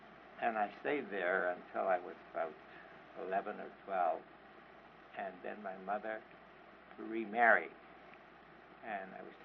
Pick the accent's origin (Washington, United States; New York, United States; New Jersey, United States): New York, United States; Tuckahoe; I was born in New York City. But at the age of about, my father died when I was about 1 or 2 years old, and I've never even seen a picture of him.